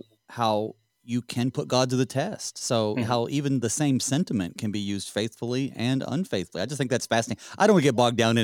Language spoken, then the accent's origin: English; North Carolina, United States; You know, being from the South myself in North Carolina